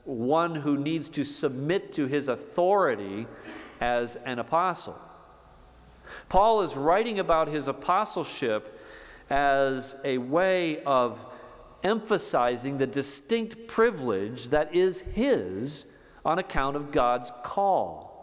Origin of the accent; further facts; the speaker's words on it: Illinois, United States; But we should understand, as American Christians and Sauk Valley Christians, we should understand that our privilege of very little true persecution is an anomaly.